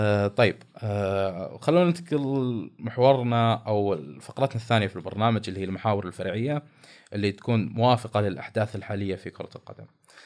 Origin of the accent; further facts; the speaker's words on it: Saudi Arabia; على اي شيء موجود عندنا بالسعوديه نربطه في العالم